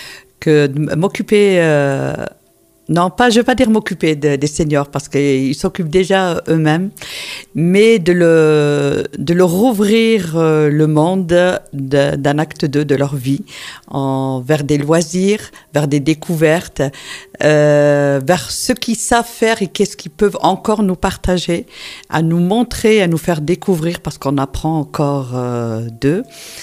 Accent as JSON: {"language": "French", "town": "Firminy", "region": "Auvergne-Rhône-Alpes", "country": "France", "tie": "born or raised there", "said": "moi je suis de Firminy, une Appelouse, je suis née à Firminy"}